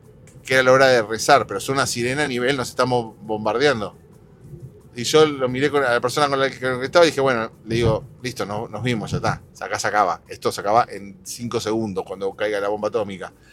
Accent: Argentina; Somos de Argentina

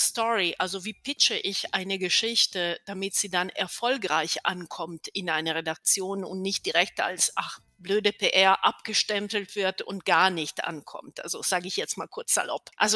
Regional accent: Italy; first language Italian; German is a second language; Ich komme ja selber aus Italien, daher hatte auch so diese sprachliche Ebene, die für mich besonders wichtig war

